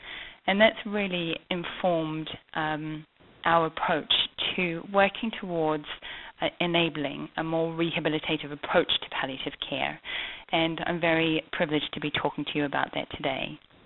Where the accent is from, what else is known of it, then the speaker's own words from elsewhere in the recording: New Zealand; moved away as an adult; now in United Kingdom; partly because I'm from New Zealand, and I've been over in the United Kingdom working for the last 8 years